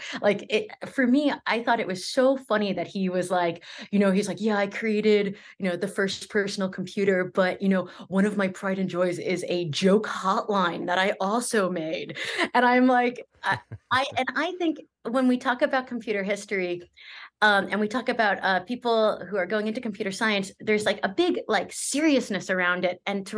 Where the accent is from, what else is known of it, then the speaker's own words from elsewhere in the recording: West Windsor, New Jersey, United States; also born or lived in Philadelphia / Kansas City; now in Santa Barbara, United States; I grew up around Princeton in West Windsor. And yeah, I went to school in Philadelphia at Tyler School of Art. And then at 21, I moved all the way to Kansas City, Missouri